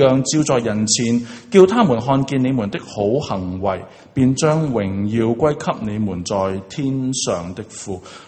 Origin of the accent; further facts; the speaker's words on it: China; 我们中国人对政治有一种冷感的。